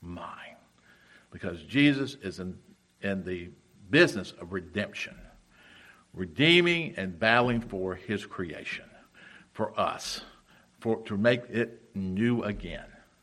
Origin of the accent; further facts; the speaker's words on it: Rock Hill, South Carolina, United States; moved away as an adult; now in Pennsylvania, United States; And I'm a Southern boy, if you can't tell. And I'd never lived north of my hometown, Rock Hill, South Carolina, which is just below Charlotte.